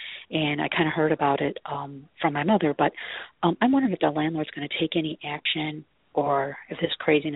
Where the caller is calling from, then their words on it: Chicago, Illinois, United States; I'm calling from Chicago.